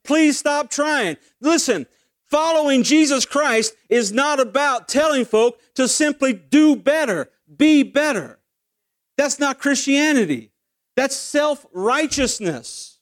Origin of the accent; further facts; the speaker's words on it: Dallas, Texas, United States; So listen, I'm from Dallas